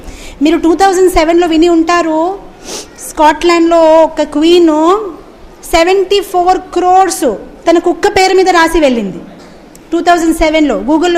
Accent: Hyderabad, Telangana, India; 100% హైదరాబాద్లో పుట్టి పెరిగాను నేను.

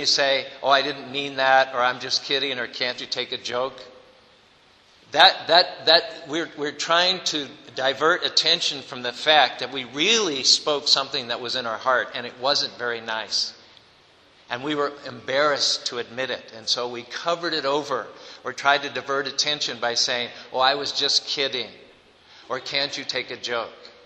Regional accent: United States; moved away as an adult; even though I'm from America, I didn't want to leave Australia

